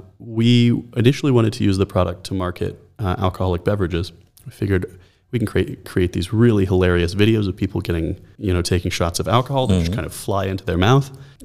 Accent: Dallas, Texas, United States; also born or lived in California; now in Berlin, Delaware, United States; but yes, I am originally American. I was born and raised in Dallas.

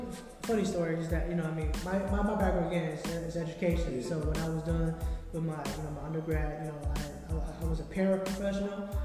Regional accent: Twin Cities, Minnesota, United States; Well, I grew up in the Twin Cities, not so much different from somebody who was born here, I guess. Yeah. Because I came here when I was really young

